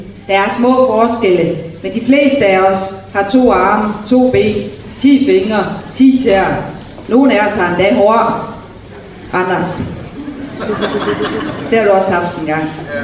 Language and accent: Danish; North Denmark Region, Denmark; Det kan jeg godt selv lide som nordjyde.